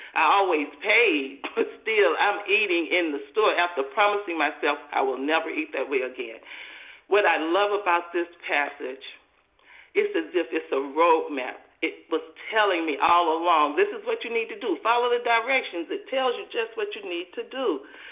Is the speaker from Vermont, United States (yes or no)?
no; Georgia, United States; I'm from Georgia.